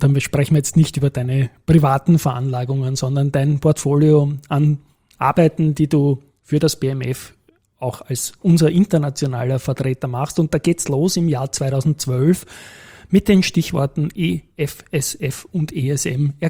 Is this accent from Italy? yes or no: no; Austria; Ich glaube, wir machen da als Österreicher einen guten Job